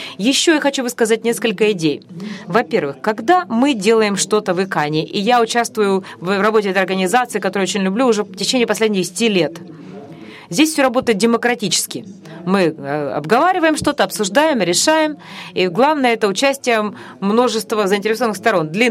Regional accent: Sydney, New South Wales, Australia; now in Mogadishu, Somalia; Я вырос в Сиднее, в Австралии. Сейчас я живу в Могадишу

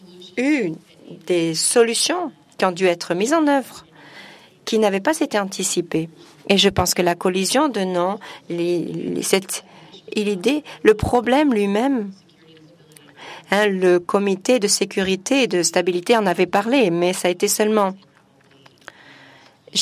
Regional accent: North Macedonia; Je viens de Macédonie.

